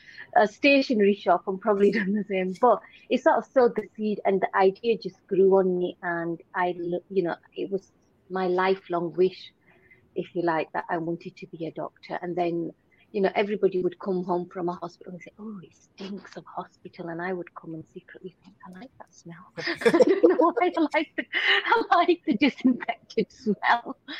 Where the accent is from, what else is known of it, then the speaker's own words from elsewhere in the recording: Bradford, Yorkshire and the Humber, United Kingdom; I grew up in Bradford and I'm a local GP.